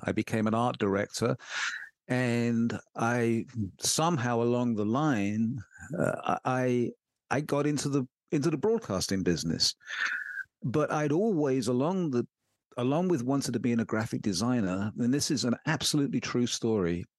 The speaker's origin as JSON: {"language": "English", "region": "London", "country": "United Kingdom", "said": "I'm from London, the UK. And the very weird thing is that when I go back home, people say I've got an American accent"}